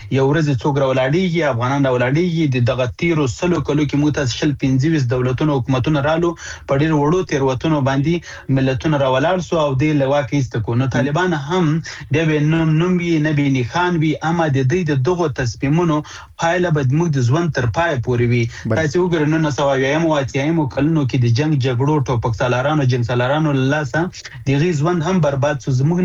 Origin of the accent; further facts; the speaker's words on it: Afghanistan; زه د افغانستان دی یو بچی په صفت باندې د دې وطن دی یو زوی په صفت باندې